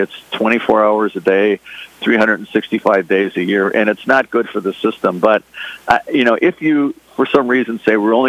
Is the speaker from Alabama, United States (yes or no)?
no; Chicago, Illinois, United States; I grew up in Chicago, so I sort of watch the Bears games once in a while.